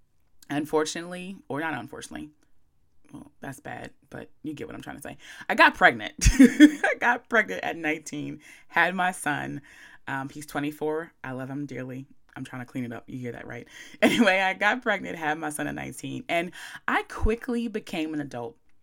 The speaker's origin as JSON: {"language": "English", "town": "Chestertown", "region": "Maryland", "country": "United States", "said": "I'm from a small town in Maryland. I'm not from Baltimore. Sorry to disappoint you. I'm from Chestertown, Maryland."}